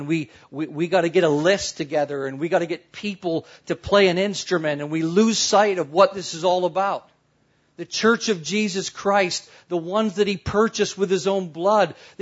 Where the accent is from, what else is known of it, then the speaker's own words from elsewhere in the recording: Vancouver, British Columbia, Canada; I'm from Vancouver, Canada.